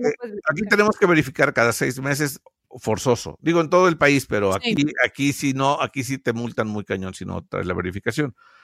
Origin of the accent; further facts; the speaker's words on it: Veracruz, Mexico; Los demás no, los demás somos veracruzanos.